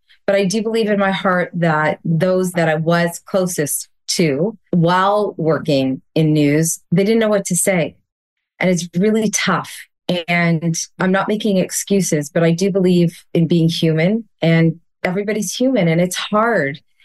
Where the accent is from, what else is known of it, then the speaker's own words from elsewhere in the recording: Canada; Being Canadian is incredibly important to me and to my family, but being Jewish is part of who I am.